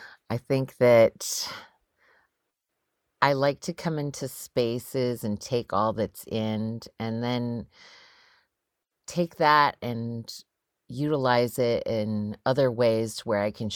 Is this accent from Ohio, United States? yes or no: no; Eagle, Alaska, United States; I am Hanwichin Athabaskan from Eagle, Alaska.